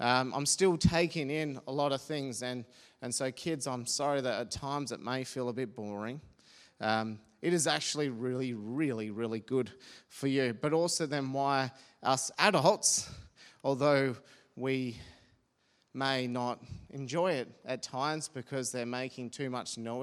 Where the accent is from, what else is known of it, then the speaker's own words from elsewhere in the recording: Adelaide, South Australia, Australia; I grew up in Adelaide, went to a church at the time called Southside, went on to Edge Church